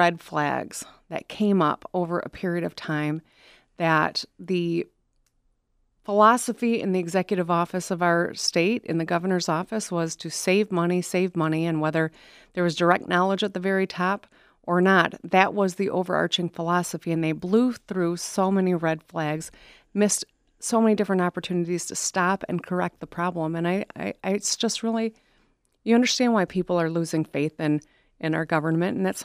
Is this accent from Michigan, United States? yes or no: yes; Michigan, United States